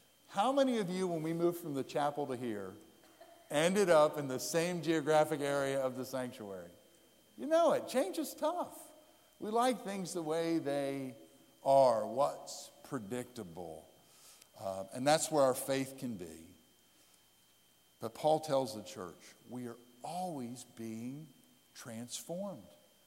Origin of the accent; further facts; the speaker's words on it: Lititz, Pennsylvania, United States; I had the Wilbur Chocolate Factory, was in Lititz, Pennsylvania, where I grew up. The downtown community pool and the downtown park all smells of chocolate.